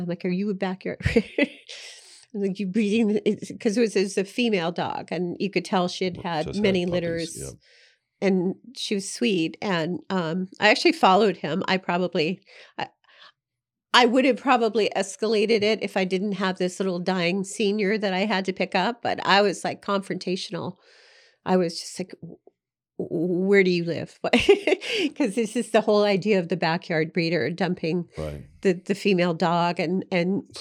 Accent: Ireland; And of course, I had to control, being Irish, I was like, just got to control yourself here.

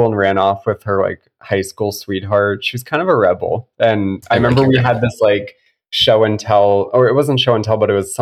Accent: Massachusetts, United States; I grew up in Massachusetts. So, you know, New England summers, going to places like Nantucket, Martha's Vineyard, Cape Cod.

